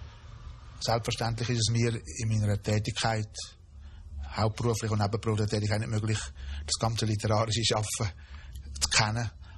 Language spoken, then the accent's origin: German; Switzerland; als Schweizer habe ich eine ganz grosse Vorliebe zum Liedwerk